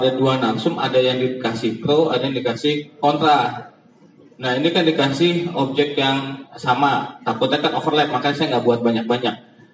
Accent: Jakarta, Indonesia; Untungnya saya dari kecil di Jakarta

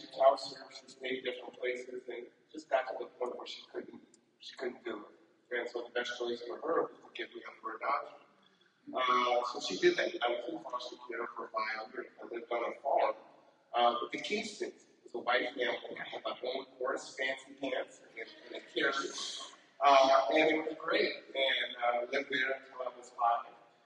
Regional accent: Buffalo, New York, United States; born there; But I was born in Buffalo, New York in 1973 to a single mother when I was 16.

